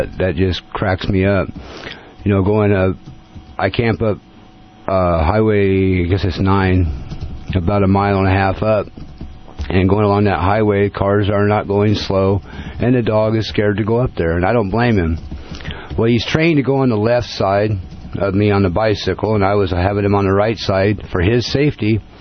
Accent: Sacramento, California, United States; Sacramento, California.

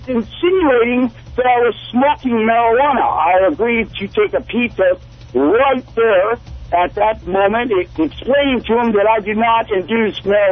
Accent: Los Gatos, California, United States; now in Santa Cruz, United States; I've been here for 10 years. I'm originally from Los Gatos, California.

